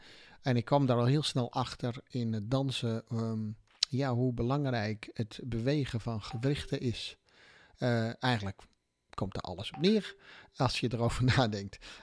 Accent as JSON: {"language": "Dutch", "country": "Netherlands", "tie": "born there", "said": "Ja, nou, ik ben geboren in Nederland, hè, waar ik vandaan kom."}